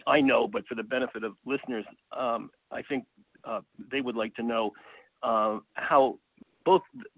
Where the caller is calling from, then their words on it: Cape Breton, Nova Scotia, Canada; I'm calling in from Cape Breton, where it snowed last night and the skies are gray.